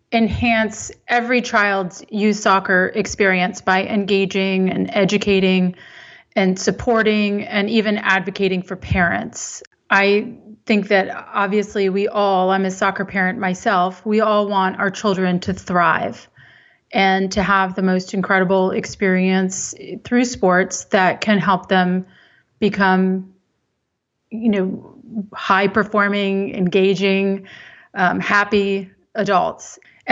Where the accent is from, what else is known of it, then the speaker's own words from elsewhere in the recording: Virginia, United States; I grew up playing in Northern Virginia